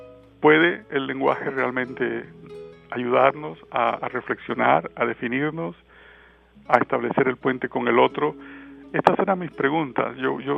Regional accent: Caribbean coast, Colombia; moved away as an adult; also born or lived in Tunja; siendo costeño, siendo del Caribe, el interior del país estaba un poco alejado para nosotros. Y empecé a conocerlo al llegar a Tunja, en Boyacá, donde hice los estudios universitarios.

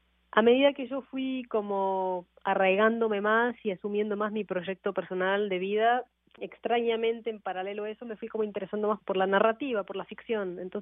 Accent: Uruguay; also born or lived in Moncton, Canada; En realidad, yo crecí en varios países. Pasé 10 años en Uruguay, de 8 a 18 años

